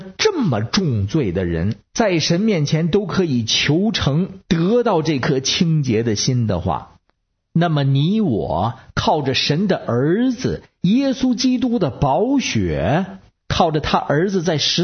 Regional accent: Beijing, China; 我是北京的

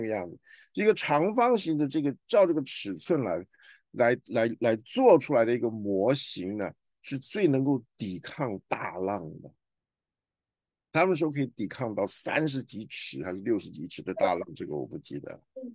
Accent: Guangdong, China; now in United States; 你们东北人的老大跟我们广东人的老大、台湾的老大不一样嘛？

